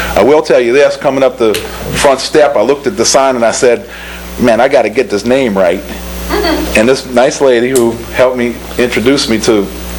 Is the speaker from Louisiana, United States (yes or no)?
yes; New Orleans, Louisiana, United States; I'm from New Orleans. I grew up in Gentilly. I graduated from Tulane University, and I'm one of 10 children from